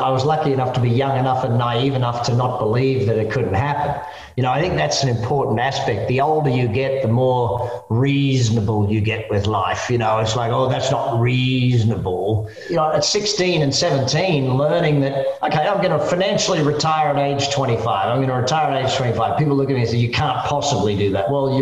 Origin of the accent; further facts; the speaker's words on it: Adelaide, South Australia, Australia; also born or lived in Darwin, Australia; my parents, we moved from Darwin in Australia to Adelaide in Australia.